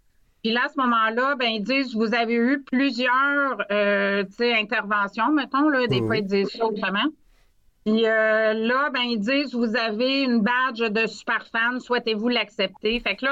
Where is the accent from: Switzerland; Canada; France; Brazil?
Canada; Lévis, Quebec; En fait, moi, je suis de Lévis